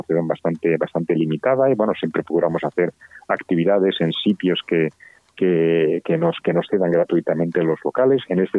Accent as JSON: {"language": "Spanish", "region": "Valencian Community", "country": "Spain", "said": "todos somos españoles, ¿no? Somos valencianos, pero vamos, hay personas que son judías, que en comunidades judías de aquí de Valencia, y otras pues que no lo somos"}